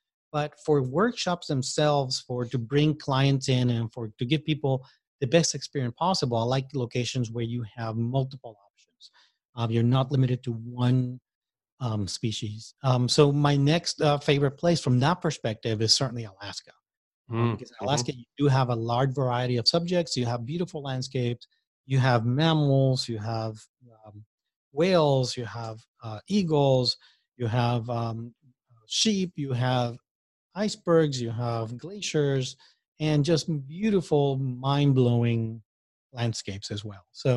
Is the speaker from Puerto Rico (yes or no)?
yes; Puerto Rico; first language Spanish; English is a second language; But for me, I'm originally from Puerto Rico. My first language is Spanish.